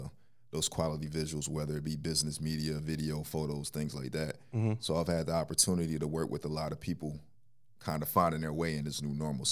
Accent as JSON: {"language": "English", "town": "Philadelphia", "region": "Pennsylvania", "country": "United States", "lives_now": "Charlotte, United States", "said": "Philly, yeah."}